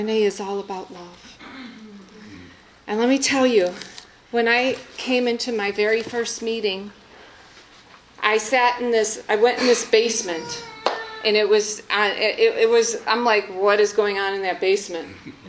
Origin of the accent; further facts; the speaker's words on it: Park Ridge, Illinois, United States; And I am from the Chicagoland region, and I'm from the north suburbs down in the Chicagoland region, a little town called Park Ridge.